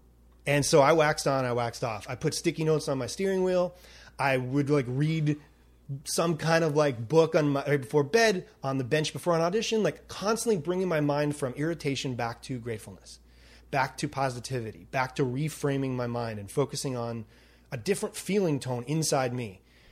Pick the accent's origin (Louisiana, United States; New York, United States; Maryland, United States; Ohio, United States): New York, United States; But to be honest, I have this skeptical brain. I'm from New York. So I'm open, but I'm skeptical.